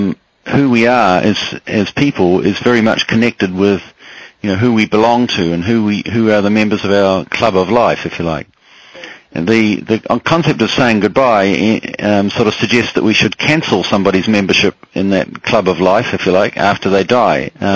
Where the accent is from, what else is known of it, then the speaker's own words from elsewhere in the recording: New Zealand; I come from New Zealand